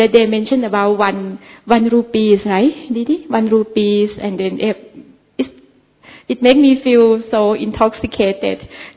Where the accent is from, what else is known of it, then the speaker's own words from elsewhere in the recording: Thailand; English is a second language; I'm from Thailand.